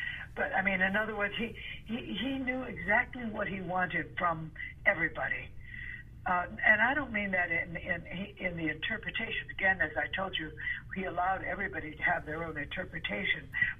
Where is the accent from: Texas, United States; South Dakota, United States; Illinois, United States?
Illinois, United States; Chicago; who I was growing up in Chicago. You know, two different worlds, really.